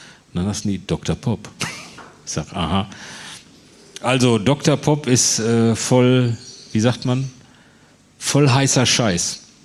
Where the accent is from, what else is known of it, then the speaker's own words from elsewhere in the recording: Bochum, North Rhine-Westphalia, Germany; weil ich komme ja aus Bochum